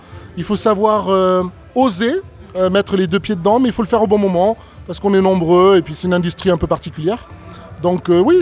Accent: Albi, Occitanie, France; ici à Albi, au Carré Public. Et voilà, ça va être super, super cool de revenir un peu dans ma ville natale.

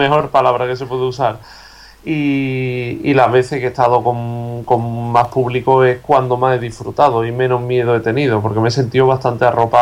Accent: Ronda, Andalusia, Spain; Yo soy de allí, de Ronda, en Málaga.

